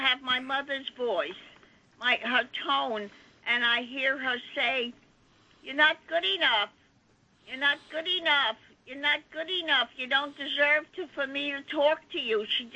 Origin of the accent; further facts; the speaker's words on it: Brooklyn, New York, United States; from Brooklyn, and my compulsive habit is hoarding and clutter.